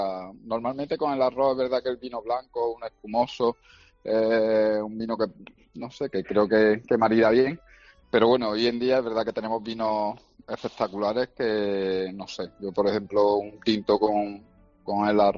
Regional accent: Cordoba, Andalusia, Spain; un perol cordobés, que yo soy de Córdoba y creo que hay que llevar la tierra también a su sitio

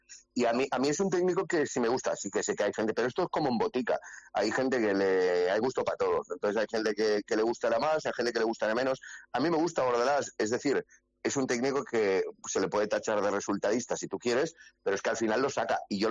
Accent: Valencian Community, Spain; ¿Puedo soltar una de lo que me siento muy orgulloso siendo valenciano

